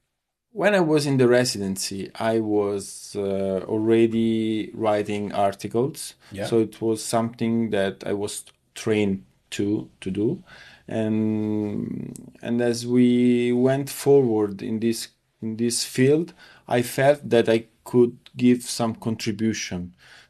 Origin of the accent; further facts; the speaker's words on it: Rome, Lazio, Italy; English is a second language; Okay, so I'm from Italy. I live in Rome.